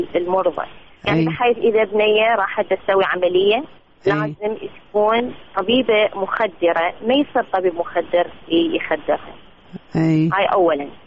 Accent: Mosul, Nineveh, Iraq; moved away as an adult; now in Baghdad, Iraq; أنا بالنسبة لي أهلي كلهم بالموصل، والدتي، إخواني، خواتي، خالاتي كلهم معاني أصلا من الموصل، وتزوجت وجيت البغداد.

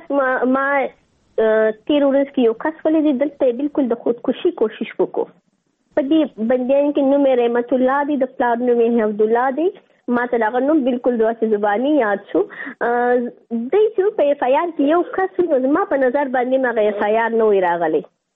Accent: Afghanistan; moved away; ما ورته چې ته افغان یې، نو هغه ما ته ویسي او زه افغان یم

